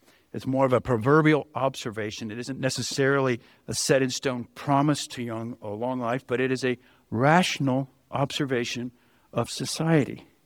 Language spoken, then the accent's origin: English; Colorado, United States; And people would say, oh, would you raise your kids in the South? I'm like, no, we're from Colorado.